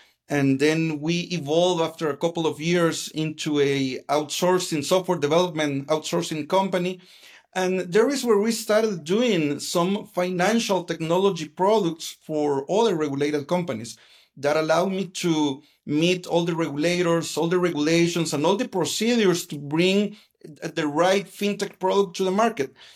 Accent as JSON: {"language": "English", "country": "El Salvador", "said": "I am Salvadorian. I was born in El Salvador 46 years ago."}